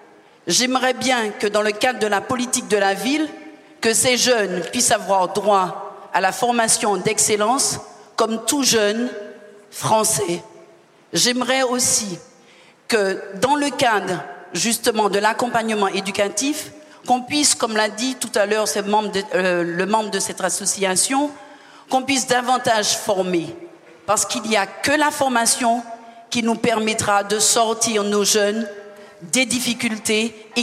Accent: Martinique, France; Moi, je viens de la Martinique.

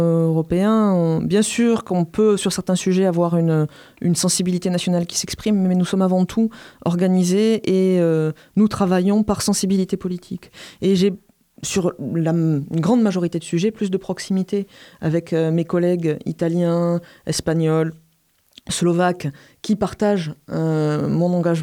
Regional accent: Montpellier, Occitanie, France; Vous savez, je suis montpelliéraine, je représente le Sud-Ouest

